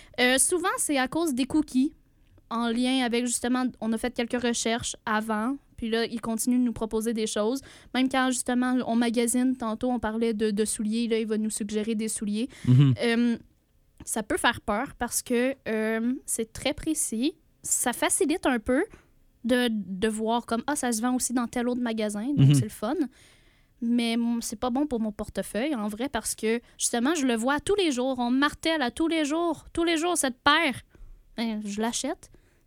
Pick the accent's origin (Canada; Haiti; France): Canada; Drummondville, Quebec; Moi, je viens de Drummondville, donc inventeur de la poutine.